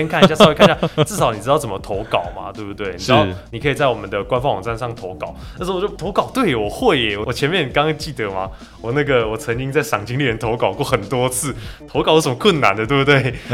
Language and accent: Chinese; Taichung, Taiwan; 因为我是台中人